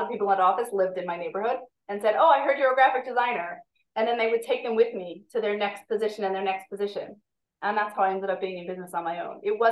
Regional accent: United States; now in Israel; First of all, because I had never done any advanced paperwork and form stuff really as an American, it wasn't like, oh, now I have to do it all in Hebrew.

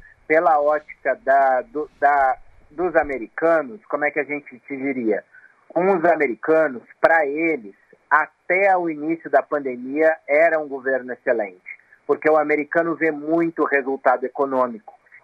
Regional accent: Rio Grande do Sul, Brazil; moved away; especialmente eu que sou do Rio Grande do Sul, estou longe do Rio Grande do Sul há muito tempo

